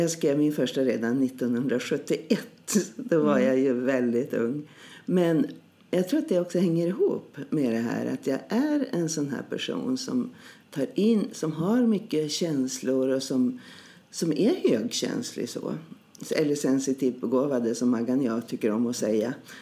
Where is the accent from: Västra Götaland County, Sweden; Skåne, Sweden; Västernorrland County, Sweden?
Västernorrland County, Sweden; Härnösand; now in Stockholm, Sweden